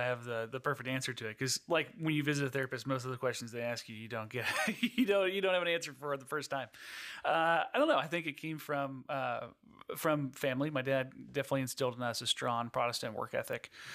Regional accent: Plant City, Florida, United States; So I grew up in Florida, in Plant City, halfway between Tampa and Orlando. Strawberries, cows, that was about it growing up.

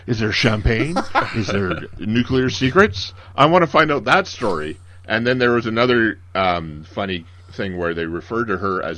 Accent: Trois-Rivières, Quebec, Canada; I'm from Three Rivers.

